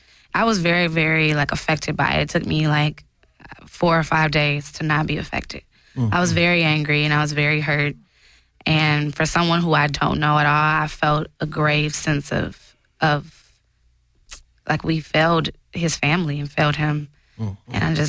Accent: Detroit, Michigan, United States; And I'm from Detroit, so I have a lot of cousins

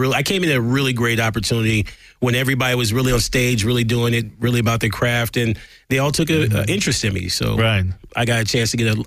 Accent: Venice Beach, California, United States; Venice Beach, California.

